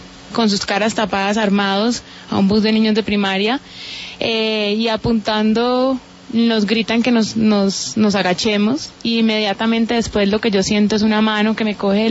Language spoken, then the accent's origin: Spanish; Cali, Valle del Cauca, Colombia; Yo nací y crecí en Cali.